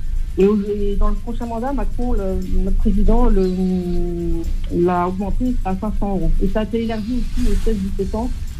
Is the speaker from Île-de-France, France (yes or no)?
yes; Aubervilliers, Île-de-France, France; Donc, j'y suis née, je suis née à Aubervilliers. Je suis un enfant d'Aubervilliers, j'y suis né, j'y ai grandi.